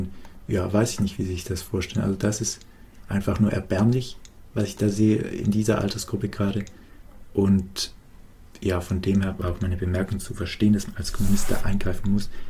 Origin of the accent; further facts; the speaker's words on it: Baden-Württemberg, Germany; Diese Identität hier als Schwabe hat mir auch nie so gepasst